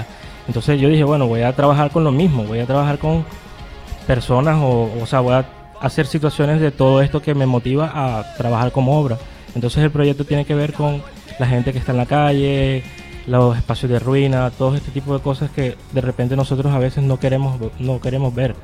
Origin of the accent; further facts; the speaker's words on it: Barranquilla, Atlántico, Colombia; born there; also born or lived in Maracaibo; yo nací aquí en Barranquilla y en el año 99 me fui a Maracaibo, en Venezuela, y nuevamente estoy aquí en Barranquilla.